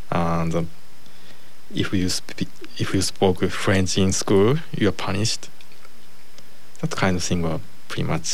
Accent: Japan; English is a second language; After I came back to Japan, I studied a little bit my history again and about my hometown.

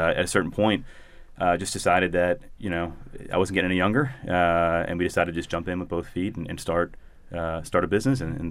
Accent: Boston, Massachusetts, United States; now in Baltimore, United States; I'm not from here originally. I'm from Boston, but fell in love with the city and haven't looked back.

